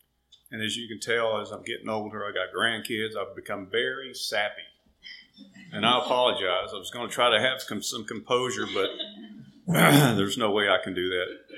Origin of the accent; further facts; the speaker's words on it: Florida, United States; also born or lived in California; They went to a community church there, and when I was four, we left California, and we moved to Florida.